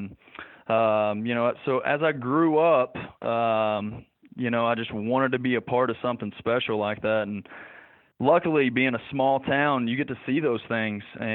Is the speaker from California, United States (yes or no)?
no; Ada, Oklahoma, United States; You know, I'm from Ada, Oklahoma, small town. It's about 70,000 people. I went to Latta High School. It's a small 2A high school in Oklahoma.